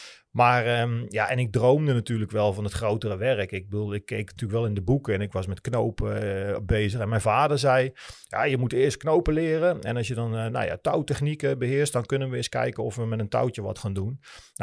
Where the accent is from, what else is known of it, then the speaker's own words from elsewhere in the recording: Netherlands; Wij komen uit Nederland, we hebben niet eens bergen, weet je.